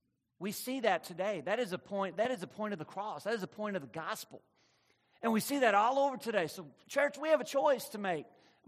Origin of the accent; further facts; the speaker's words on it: New Orleans, Louisiana, United States; which we're from New Orleans, by the way.